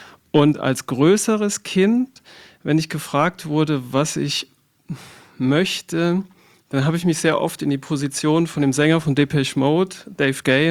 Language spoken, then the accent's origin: German; Saarbrücken, Saarland, Germany; also ich komme aus Saarbrücken, da lege ich Wert drauf.